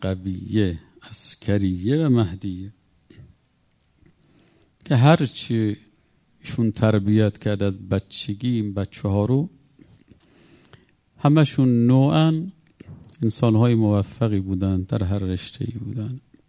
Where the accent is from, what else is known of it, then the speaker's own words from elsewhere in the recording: Mashhad, Razavi Khorasan, Iran; من مشهدیم، بچه مشهدم، با قریه مشهد درس میخوندیم